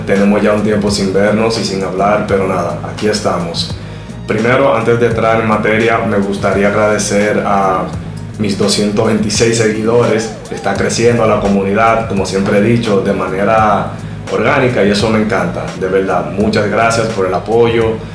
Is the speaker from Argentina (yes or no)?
no; Dominican Republic; como dominicano me duele ver ese tipo de situaciones